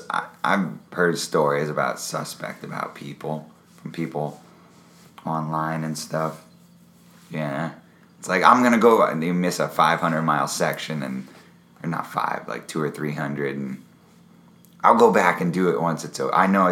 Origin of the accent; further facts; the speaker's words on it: Pennsylvania, United States; now in Bellingham, United States; I'm from Pennsylvania. I've been living in the Pacific Northwest for a long time in Seattle-Tacoma area in Bellingham.